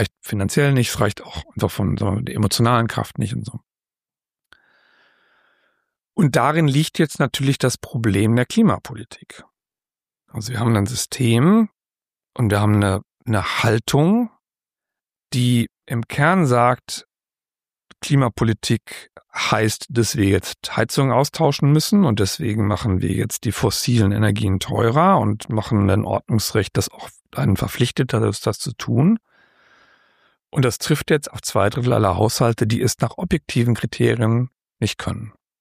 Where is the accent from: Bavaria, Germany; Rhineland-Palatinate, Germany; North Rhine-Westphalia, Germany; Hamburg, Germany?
North Rhine-Westphalia, Germany; Dortmund; Also so diese klassischen Einfamilienhaussiedlungen, in denen ich da so groß geworden bin in Dortmund in den 70er, 80er Jahren gebaut.